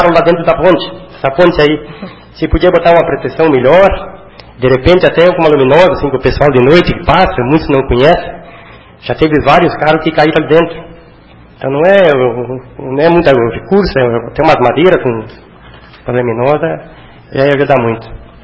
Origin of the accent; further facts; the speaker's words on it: Santa Inês, Brazil; até no interior do município ali, Santa Inês, a minha terra